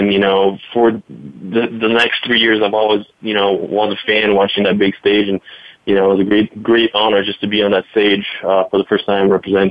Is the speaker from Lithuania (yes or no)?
no; Rome, Lazio, Italy; also born or lived in Brazil; now in Denver, United States; I live in Denver, but I am actually born in Brazil and raised in Rome.